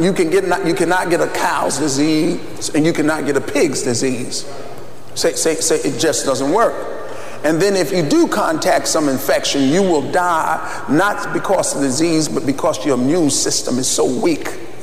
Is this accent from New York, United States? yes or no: yes; New York, United States; And when I told him I was from New York